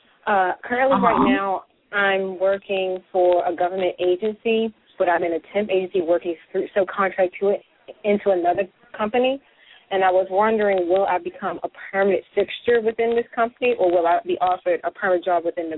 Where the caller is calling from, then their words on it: Baltimore, Maryland, United States; I'm calling from Baltimore, Maryland.